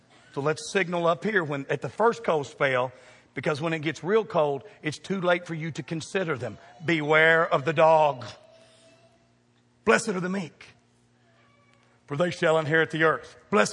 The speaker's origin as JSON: {"language": "English", "town": "Louisville", "region": "Kentucky", "country": "United States", "said": "I said, \"We're from Kentucky.\" And they said, \"You Yankees.\" I said, \"You better back your Yazoo mentality up.\" I didn't say I was from Louisville. I said I was from Kentucky."}